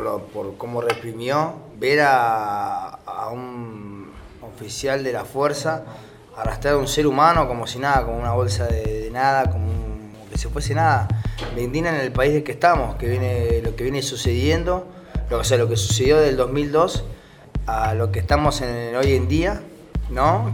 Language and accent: Spanish; Argentina; me indigna como argentino